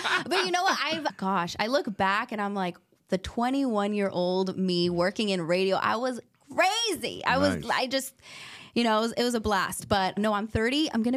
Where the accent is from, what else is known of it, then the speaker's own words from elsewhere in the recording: San Francisco, California, United States; Yeah, born and raised in San Francisco, single mom.